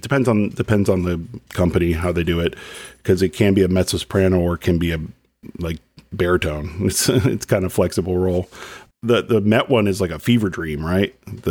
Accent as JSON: {"language": "English", "town": "Dallas", "region": "Texas", "country": "United States", "tie": "born or raised there", "also_born_or_lived": "Plano", "said": "I was lucky enough when I was a kid growing up in Dallas or Plano"}